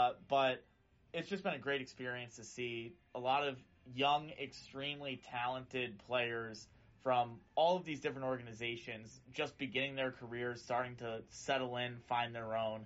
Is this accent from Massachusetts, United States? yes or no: yes; Worcester, Massachusetts, United States; I grew up in Worcester, Massachusetts, lifelong Red Sox fans on both sides of the family